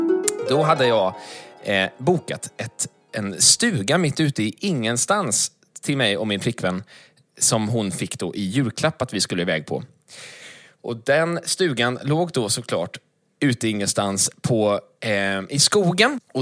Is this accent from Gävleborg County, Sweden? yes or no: no; Gothenburg, Västra Götaland County, Sweden; Jag är uppvuxen i centrala Göteborg på en bakgata till Linnégatan, som den heter.